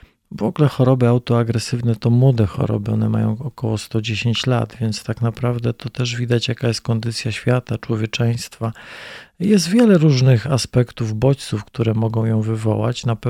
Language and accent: Polish; Gdynia, Pomeranian Voivodeship, Poland; born there; also born or lived in Bavaria, Germany; now in Bielsko-Biała, Poland; Chociaż jestem, można powiedzieć, Kaszubem, bo urodziłem się w Gdyni i mieszkam w Bielsku-Białej. Pomieszkiwałem trochę w Bawarii, w Alpach. Wróciliśmy z żoną, z dziećmi do Polski, w góry, Żywiecczyzna